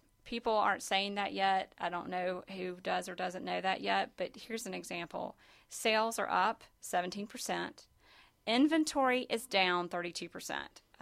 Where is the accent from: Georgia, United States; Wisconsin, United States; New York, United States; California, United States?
Georgia, United States; also born or lived in Las Vegas; I grew up riding horses in South Georgia, lived in Las Vegas, trained horses in Las Vegas.